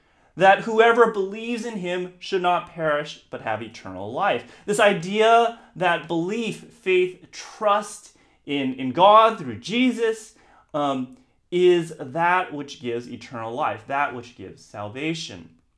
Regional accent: United States; And actually, this time of the year, for me, as an American, there's two holidays during this time, Christmas and Thanksgiving.

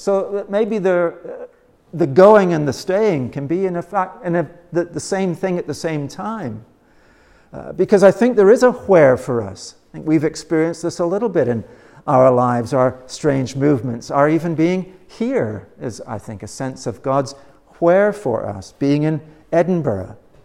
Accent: Canada; I'm not American, as you know, I'm Canadian, and Canadians wouldn't do this.

